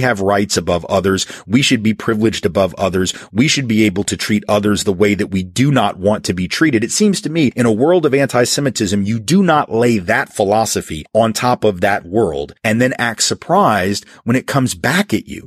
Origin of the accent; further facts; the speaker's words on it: United States; And I say that as an American, I say that as a Jew, I say that as a human being who cares about the well-being of everyone in Palestine